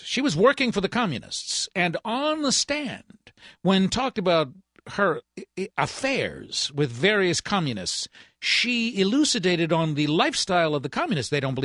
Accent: Baltimore, Maryland, United States; born there; I know that history because I was born in Baltimore.

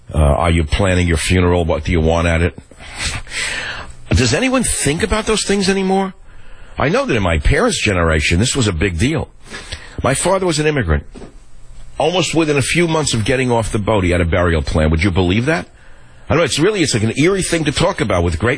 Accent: San Francisco, California, United States; Martin on KSVO in my hometown of San Francisco.

